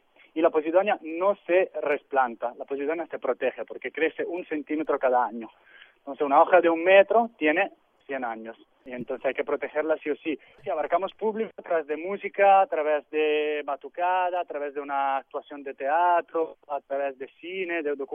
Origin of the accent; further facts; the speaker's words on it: Italy; somos un pueblo mediterráneo, tanto el español como el italiano, como que es el mío